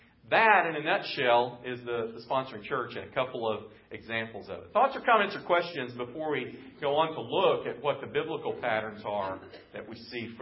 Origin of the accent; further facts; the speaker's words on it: Midwest, United States; now in Texas, United States; Now, I didn't grow up in Texas. I grew up in the Midwest.